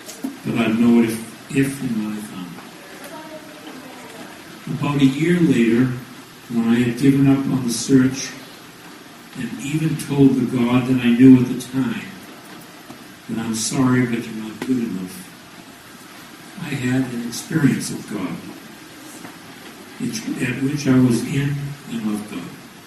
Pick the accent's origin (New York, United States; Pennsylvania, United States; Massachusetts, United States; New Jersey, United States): Massachusetts, United States; Boston; I'm one of 10 children, 7 of whom lived to adulthood. I grew up in Boston and joined the U.S. Air Force, as you heard a little while ago, at the ripe old age of 17, for a 4-year term.